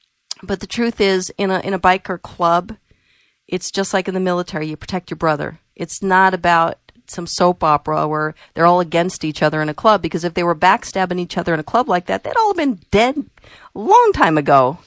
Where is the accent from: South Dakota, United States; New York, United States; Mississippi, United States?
South Dakota, United States; born there; because I was born in South Dakota, and I'm related to, I think, everybody in South Dakota.